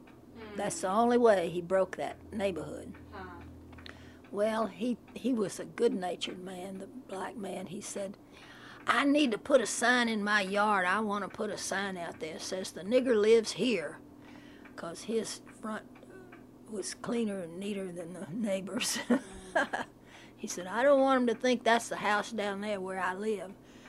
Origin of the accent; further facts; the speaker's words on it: Memphis, Tennessee, United States; also born or lived in Mississippi; See, as a child, I grew up here in Memphis and down in Mississippi, where my mother's people all had come from